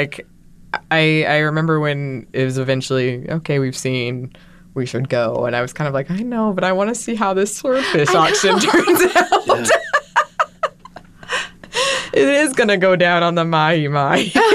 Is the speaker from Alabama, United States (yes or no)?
yes; Gulf Shores, Alabama, United States; I fished quite a bit growing up in Gulf Shores, Alabama. Well, not there, but near there.